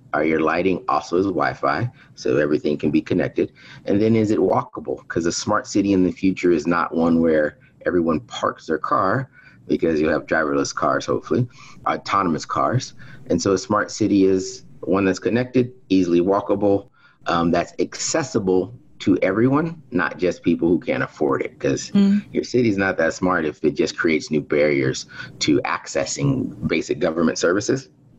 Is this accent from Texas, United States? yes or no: yes; Texas, United States; now in Washington, D.C., United States; I'm originally from Texas, but I call Washington, D.C. home.